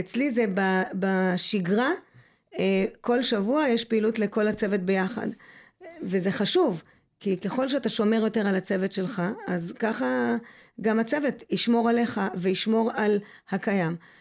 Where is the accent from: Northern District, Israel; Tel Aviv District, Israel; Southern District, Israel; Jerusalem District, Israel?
Southern District, Israel; Mitzpe Ramon; זה מקום שבחרתי לחיות בו, גדלתי בו, עזבתי, וחזרתי מבחירה שלי